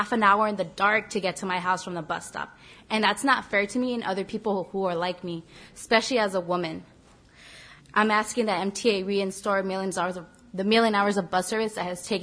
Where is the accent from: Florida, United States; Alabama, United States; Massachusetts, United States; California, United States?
California, United States; Los Angeles; I'm a student and a member of the BRU. And I also work. I work part-time. I'm from East LA, and I have to take the bus to my work, which is in Santa Monica, right by the pier.